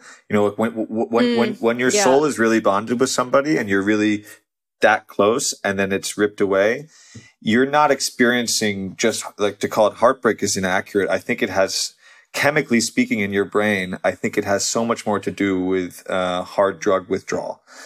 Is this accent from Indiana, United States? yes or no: no; New York, United States; My whole childhood, I grew up outside New York. All I wanted to do was ever live in New York.